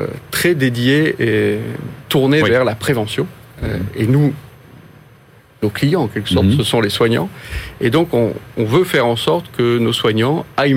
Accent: south of France, France; Moi, je suis originaire du Sud, donc je travaillais à Marseille.

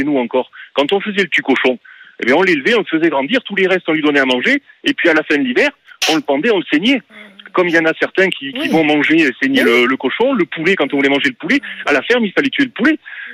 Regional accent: South, France; moi, je suis du Sud, je suis chasseur

